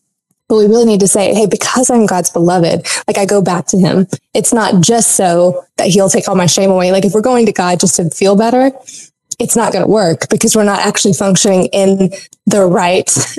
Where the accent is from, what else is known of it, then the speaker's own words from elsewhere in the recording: Southern United States, United States; growing up in the Bible Belt